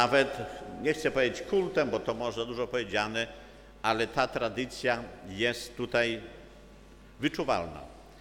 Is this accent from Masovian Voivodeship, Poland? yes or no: yes; Masovian Voivodeship, Poland; Pochodzę w ogóle z diecezji płockiej